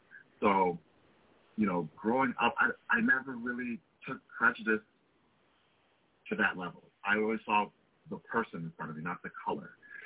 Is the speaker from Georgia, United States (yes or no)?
no; Glenview, Illinois, United States; I grew up in Glenview, Illinois, so that is also a predominantly white neighborhood.